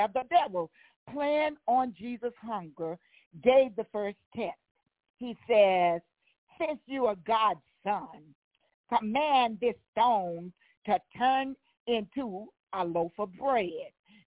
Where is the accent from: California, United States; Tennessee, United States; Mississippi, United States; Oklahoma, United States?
Mississippi, United States; I'm a person from Mississippi, and some of you I know when I say this, you're already about to regurgitate, but it's okay.